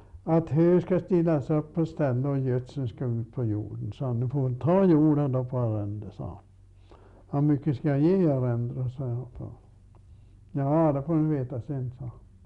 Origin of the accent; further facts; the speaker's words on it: Moviken, Sweden; Jag kommer från Moviken, jag då flyttade därifrån. För jag flyttade till Östavallen för att arbeta där på såga.